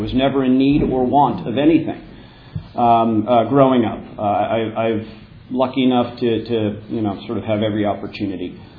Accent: Brookline, Massachusetts, United States; I grew up in the Boston area, a little suburb of Boston called Brookline.

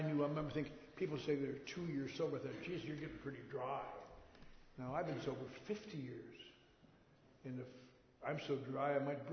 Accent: Wisconsin, United States; And last week in my hometown in Wisconsin.

